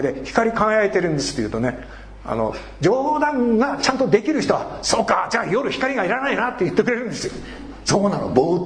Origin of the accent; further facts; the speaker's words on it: Iwaki, Fukushima, Japan; 私は福島県のいわき市から来ました。原発43キロのところにあります。